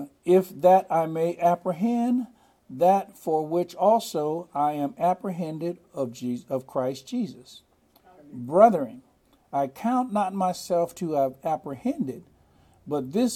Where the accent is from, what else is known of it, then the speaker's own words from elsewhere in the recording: Bakersfield, California, United States; I was born and raised in Bakersfield, and at the time, I don't want to say how old I am, but I'm getting up there, a little long in the tooth.